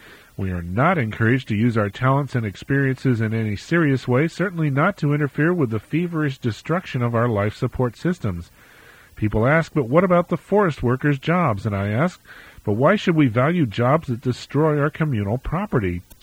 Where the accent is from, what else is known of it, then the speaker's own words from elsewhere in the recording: Louisiana, United States; moved away as an adult; When the civil rights movement came to my home state of Louisiana, I was treated to a front-row demonstration of how civil disobedience could change things for better